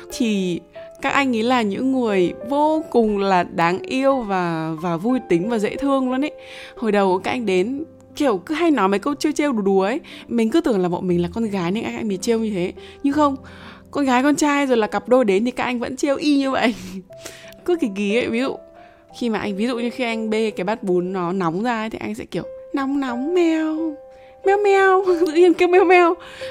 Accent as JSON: {"language": "Vietnamese", "town": "Hải Hậu", "region": "Nam Định", "country": "Vietnam", "tie": "born or raised there", "said": "quê mình là ở Nam Định, Hải Hậu Nam Định."}